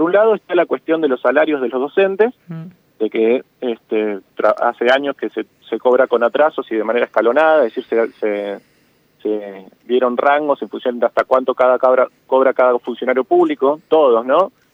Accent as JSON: {"language": "Spanish", "region": "Chubut", "country": "Argentina"}